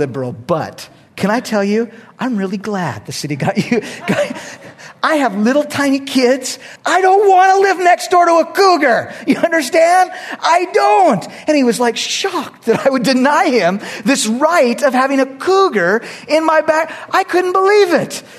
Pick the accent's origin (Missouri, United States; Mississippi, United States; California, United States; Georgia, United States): California, United States; now in Texas, United States; When I first moved to Texas, my neighbor was an ardent libertarian. And he finds out I'm from California, so he's very nervous right off the bat.